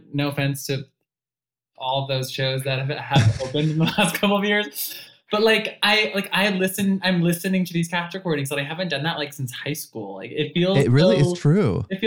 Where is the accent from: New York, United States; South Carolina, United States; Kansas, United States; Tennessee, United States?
New York, United States; Long Island; and I grew up on Long Island, so I went into the city with my friend